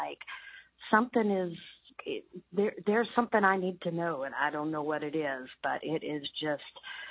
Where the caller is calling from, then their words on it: Seattle, Washington, United States; I'm calling from Seattle.